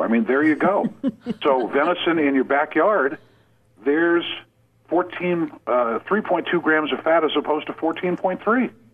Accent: Maine, United States; I know with me growing up in Maine, it was going out to catch a fish and then bringing it home to my mother

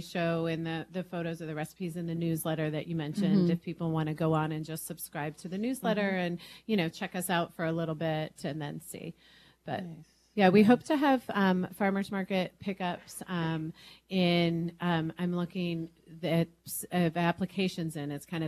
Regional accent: Des Moines, Iowa, United States; also born or lived in Pennsylvania; I was born in Pennsylvania, but I grew up in Iowa. It was Des Moines

